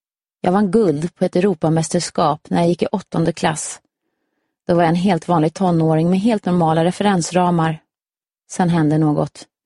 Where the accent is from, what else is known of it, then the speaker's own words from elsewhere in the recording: Karlshamn, Blekinge, Sweden; moved away as an adult; trots att jag inte bott i Karlshamn sedan dagen efter jag tog studenten så är staden fortfarande hemma för mig och jag återvänder dit så ofta jag bara kan.